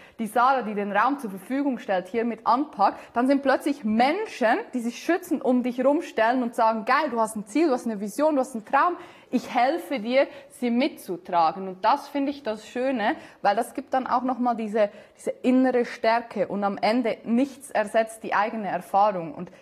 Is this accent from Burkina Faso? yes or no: no; Switzerland; Ich bin Schweizerin und ja. Wir gehören ja nicht zur EU.